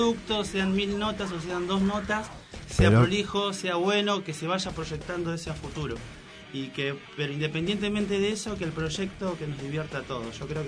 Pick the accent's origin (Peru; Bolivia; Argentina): Argentina; Moreno, Buenos Aires Province; Somos de acá, de Moreno.